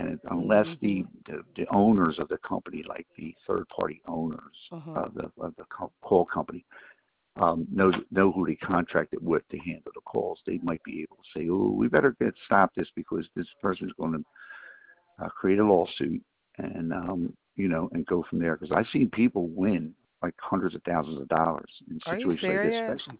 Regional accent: Pennsylvania, United States; accent: Philly; Yeah, I'm stuck with a Philly accent, and those Philly accents.

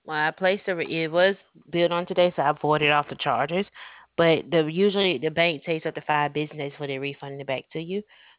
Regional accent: the South, United States; I'm from the South, man, so I definitely understand.

